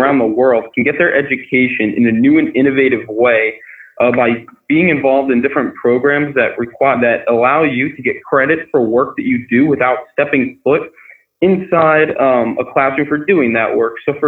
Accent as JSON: {"language": "English", "town": "San Antonio", "region": "Texas", "country": "United States", "said": "So I'm actually from San Antonio, Texas, so a little bit colder, a little bit colder up here than in Texas."}